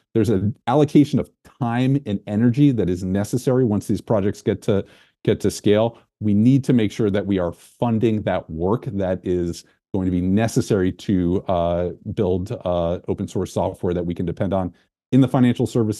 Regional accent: New York, United States; I grew up in New York.

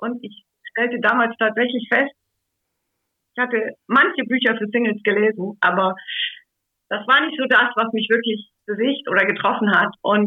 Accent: Mecklenburg-Vorpommern, Germany; Ich bin geboren und aufgewachsen in einer Kleinstadt in Mecklenburg. Also ich sage immer, ich bin Ossi und das ganz echt.

